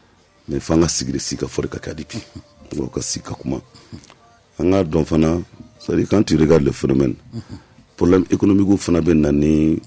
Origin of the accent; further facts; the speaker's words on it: Djenné, Mopti, Mali; Non. Chez nous, à Djenné, c'est ça qu'on m'a dit.